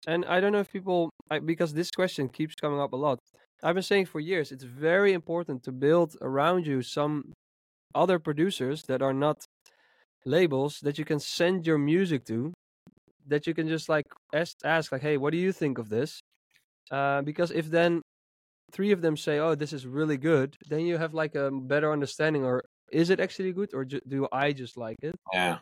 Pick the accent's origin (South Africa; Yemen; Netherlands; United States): Netherlands; Drunen, North Brabant; even if it's like I did that in my hometown Drunen. I would send my track to the local DJ who I knew. And for me, he then played it in the heart of Drunen.